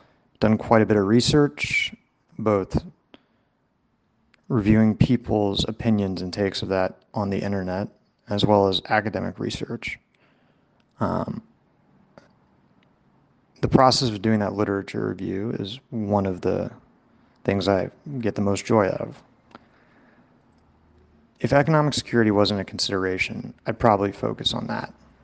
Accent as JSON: {"language": "English", "town": "Corpus Christi", "region": "Texas", "country": "United States", "lives_now": "London, United Kingdom", "said": "I'm from Corpus Christi, Texas. I live in London."}